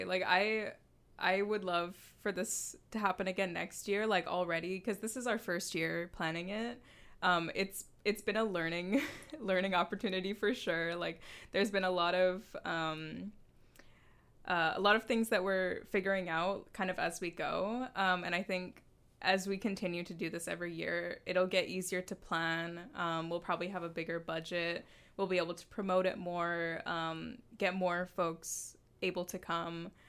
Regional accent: Langley, British Columbia, Canada; I grew up in Langley, so I'm not really super familiar with like the queer scene in Abbotsford or Chilliwack or Mission

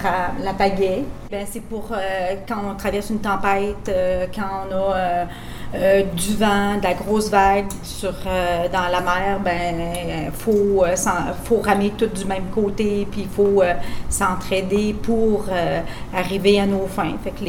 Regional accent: Quebec, Canada; Je suis de Québec. J'ai fait toutes mes études à Québec, puis je suis là depuis plus de 35 ans. Là. Et je suis native du bas du fleuve.

